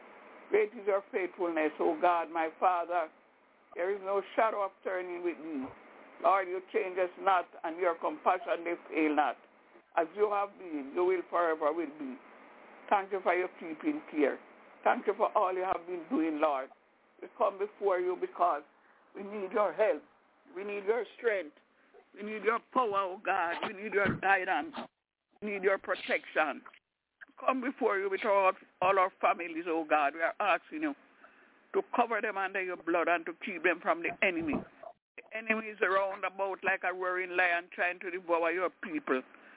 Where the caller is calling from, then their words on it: Albany, New York, United States; I'm calling from Albany, New York.